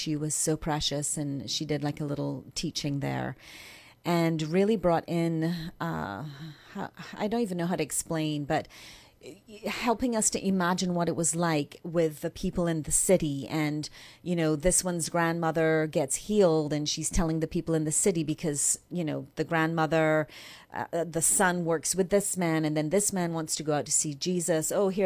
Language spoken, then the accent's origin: English; Barbados; now in San Antonio, United States; I am from San Antonio, Texas.